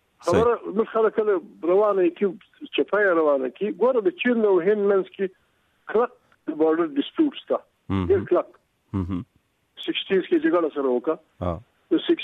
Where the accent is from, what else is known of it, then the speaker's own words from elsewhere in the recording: Afghanistan; دا موږ خو افغانان دغه خلک دي